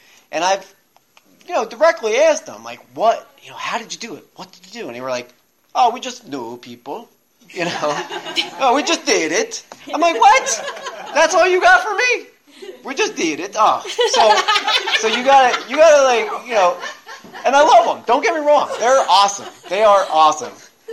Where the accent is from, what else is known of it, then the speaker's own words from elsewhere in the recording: Philadelphia, Pennsylvania, United States; you know, I'm from Philly originally. I moved away and lived away for a very long time. I came back and now I'm trying to execute the strategy.